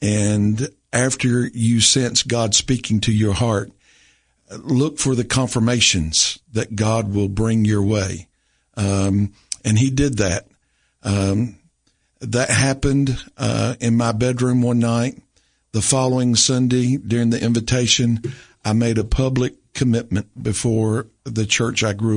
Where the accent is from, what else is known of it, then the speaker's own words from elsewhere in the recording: Rome, Tennessee, United States; I grew up in Rome Baptist Church in Rome, Tennessee. That's where I made the commitment to be a pastor. We moved to Carthage area shortly after I was saved, along about 10 or 11 years old.